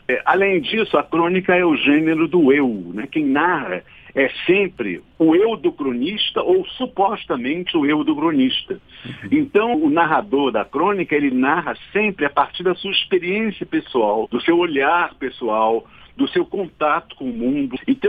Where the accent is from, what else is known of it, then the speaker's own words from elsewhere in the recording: Rio de Janeiro, Brazil; eu sou carioca, eu nasci e me criei em Copacabana, e hoje mesmo, já há um bom tempo, eu tenho também um apartamento em Copacabana, então eu passo temporadas em Copacabana, eu vou muito ao Rio